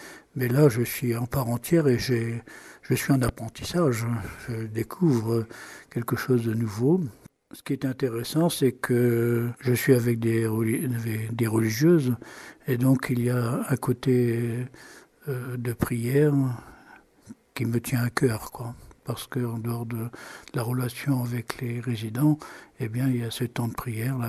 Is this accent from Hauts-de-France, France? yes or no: yes; Hauts-de-France, France; je suis originaire de l'Aisne, et mon travail a fait que je suis venu travailler à Reims